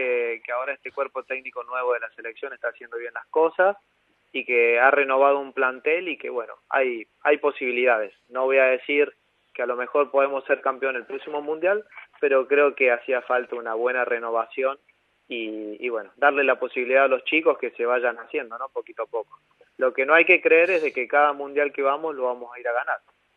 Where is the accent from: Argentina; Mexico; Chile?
Argentina; Pero bueno, somos así los argentinos.